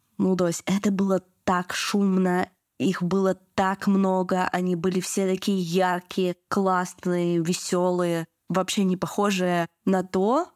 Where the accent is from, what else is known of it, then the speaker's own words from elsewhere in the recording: Yekaterinburg, Sverdlovsk Oblast, Russia; Я из Екатеринбурга.